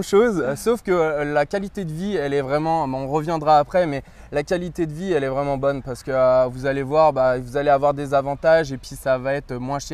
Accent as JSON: {"language": "French", "region": "Brittany", "country": "France", "tie": "born or raised there", "also_born_or_lived": "Australia / Canada", "said": "moi j'ai vécu toute mon enfance en Bretagne, donc là je suis breton, je vis à côté de Vannes, mais ça fait 6 ans que je vis à l'étranger"}